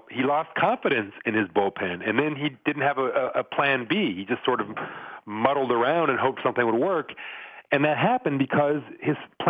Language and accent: English; Kansas City, Missouri, United States; I grew up in Kansas City, and it would be fun to see them win again, I guess.